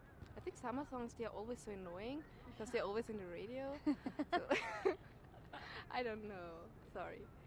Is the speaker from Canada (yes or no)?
no; Austria; English is a second language; now in United States; I'm from Austria. I live in the USA for 2 years and we came to Montreal for this weekend for a class.